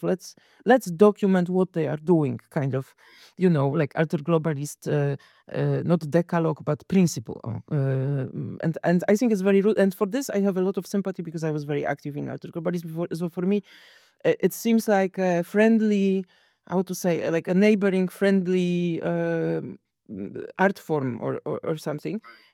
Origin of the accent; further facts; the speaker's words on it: Poland; English is a second language; I come from Poland where the constructivism was the core, like the most, like.